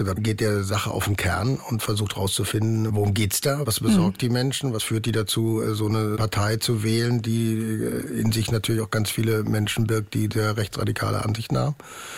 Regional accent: North Rhine-Westphalia, Germany; Ich bin im Ruhrgebiet groß geworden

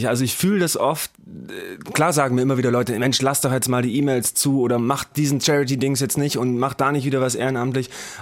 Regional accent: Thuringia, Germany; now in Schleswig-Holstein, Germany; Ich bin ja gar nicht aus Hessen. Ich komme ja eigentlich aus Thüringen und lebe in Schleswig-Holstein.

